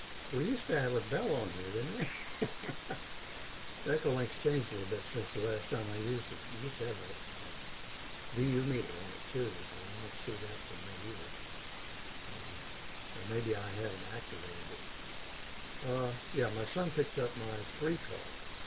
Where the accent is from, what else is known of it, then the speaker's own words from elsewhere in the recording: St. Augustine, Florida, United States; also born or lived in Maryland; I was born and raised in St. Augustine. That's where the full car comes from. And I moved to Maryland for about almost 20 years.